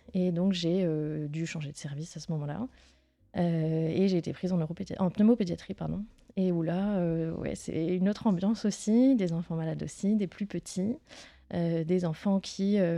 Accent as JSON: {"language": "French", "town": "Dunkirk", "region": "Hauts-de-France", "country": "France", "said": "Moi, je suis originaire de Dunkerque, sur la côte. Je suis venue, on va dire, dans la métropole lilloise."}